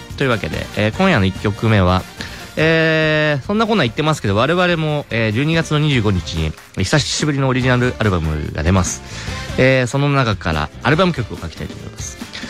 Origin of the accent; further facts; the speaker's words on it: Ebina, Kanagawa, Japan; なんかその海老名のね、地元に帰った時にね、インターチェンジの近くのめちゃめちゃでかい建設物がある